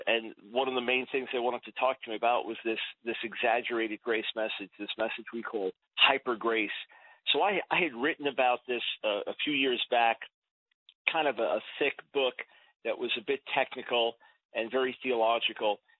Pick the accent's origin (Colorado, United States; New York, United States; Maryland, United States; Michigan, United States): New York, United States; Well, I'm Jewish. I was born in 1955 in New York City, raised on Long Island.